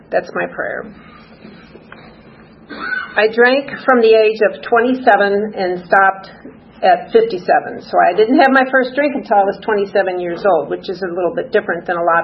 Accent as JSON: {"language": "English", "town": "Chicago", "region": "Illinois", "country": "United States", "tie": "born or raised there", "said": "I was raised in Chicago in a very religious Polish Catholic community, church, school, and family, an extended family."}